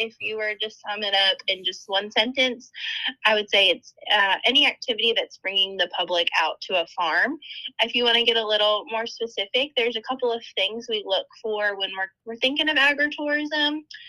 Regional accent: Maryland, United States; I should say I grew up in Maryland, and that's where my family's farm is.

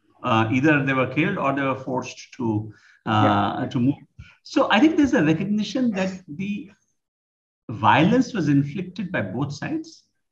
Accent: Amritsar, Punjab, India; growing up in Amritsar, we saw no Muslims.

